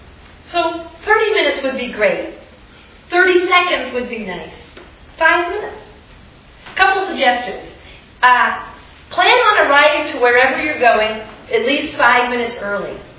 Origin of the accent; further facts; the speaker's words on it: East Coast, United States; Childhood, my family, we grew up on the East Coast and we had the joy of spending summers on a lake in Maine. And there were six kids in my family.